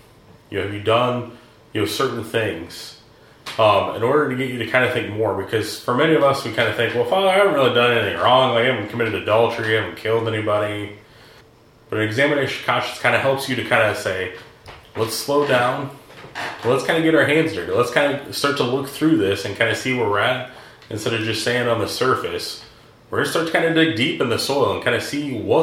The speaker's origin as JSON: {"language": "English", "country": "Ireland", "said": "So being the Irishman that I am, we're going to do an Irish blessing."}